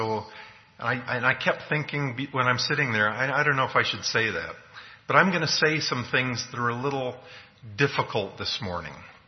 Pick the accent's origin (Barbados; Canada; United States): Canada; Vancouver, British Columbia; I'm Canadian, I'm from that area. Vancouver, BC, other than Rio de Janeiro, is the most beautiful city on the face of the earth.